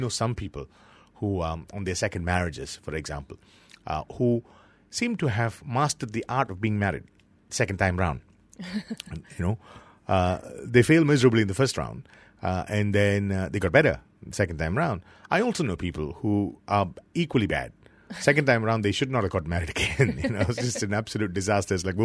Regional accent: Penang, Malaysia; I come from Penang originally.

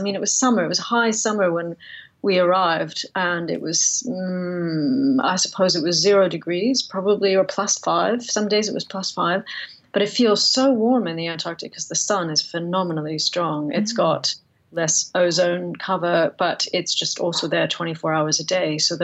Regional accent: Canada; I went there as a British person, which I am, but I was brought up in Canada. I'm also Canadian, and I was brought up in Canadian terms, not hugely cold place, but I did subsequently spend some winters in a colder part of the country.

